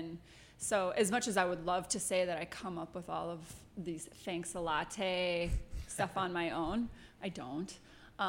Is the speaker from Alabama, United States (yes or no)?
no; Iowa, United States; I'm from Iowa, and I fell in love with them.